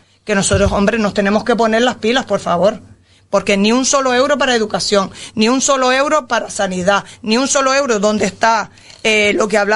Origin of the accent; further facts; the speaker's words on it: Canary Islands, Spain; que somos ciudadanos canarios